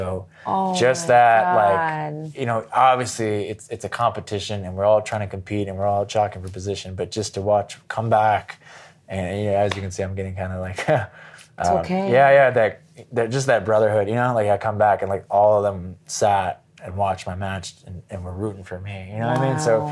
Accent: Chicago, Illinois, United States; And then I was born. I'm from Chicago, born and raised there.

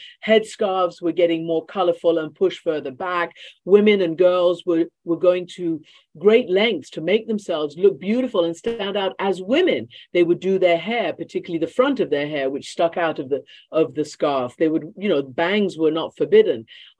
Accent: Iran; moved away as an adult; I am half Iranian and I grew up in Iran and I spent essentially the first 20 years of my life in Iran with a little bit of going back and forth to the UK for boarding school.

